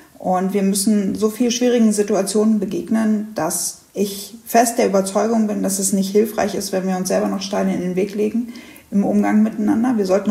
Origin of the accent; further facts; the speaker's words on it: Hanover, Lower Saxony, Germany; Ich komme aus Hannover. Ich bin 41 Jahre alt. Ich bin Polizeibeamtin im Land Niedersachsen.